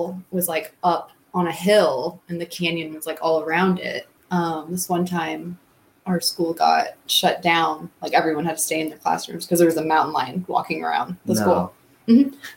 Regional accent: Oceanside, California, United States; born there; I was born in Oceanside, California.

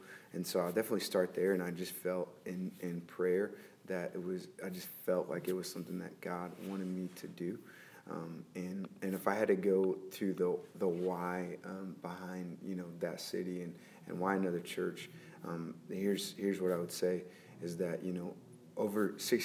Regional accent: Columbus, Indiana, United States; now in Michigan, United States; Well, so I'm originally from Columbus, Indiana, just about 45 minutes south of Indianapolis.

